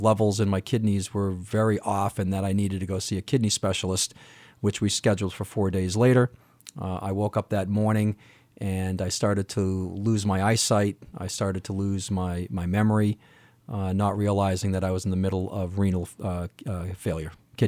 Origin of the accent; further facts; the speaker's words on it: Hanson, Massachusetts, United States; also born or lived in West Coast; I grew up here on the South Shore in Hanson.